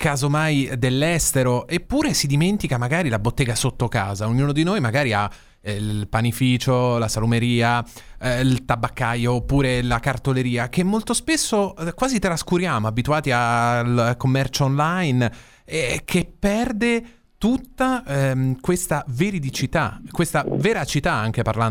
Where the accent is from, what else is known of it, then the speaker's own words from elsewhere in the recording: Rome, Lazio, Italy; parlo da romano